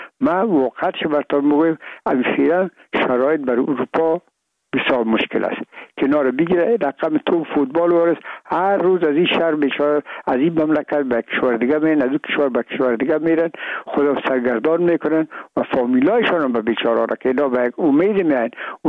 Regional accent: Afghanistan

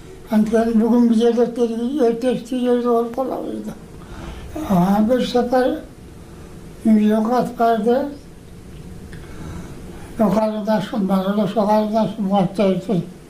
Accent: Issyk-Kul Region, Kyrgyzstan; Ошо менен 46 жылынан өзүм туулуп өскөн Жетеуз районуна кайра келдим.

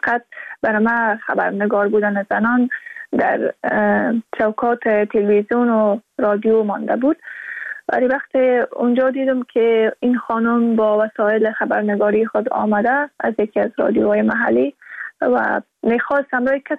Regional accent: Afghanistan

